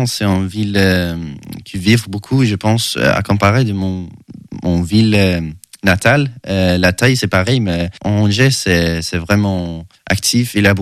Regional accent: Sweden; French is a second language; now in France; je viens du Suède, j'ai 20 ans.

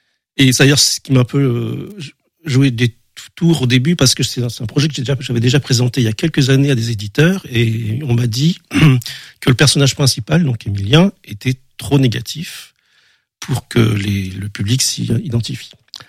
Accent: Réunion; Moi, je viens de La Réunion.

